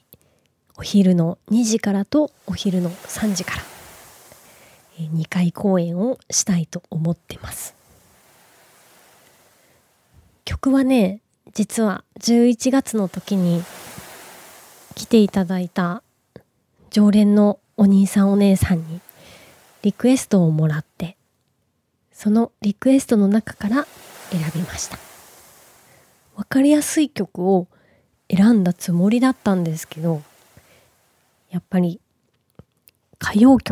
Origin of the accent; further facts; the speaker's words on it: Kansai, Japan; 私は関西出身なので